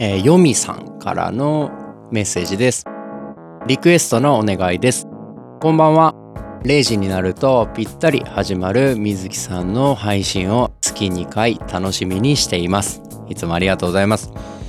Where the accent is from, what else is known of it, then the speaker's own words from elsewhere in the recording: Okayama, Japan; 約3年ほど地元岡山で活動していました。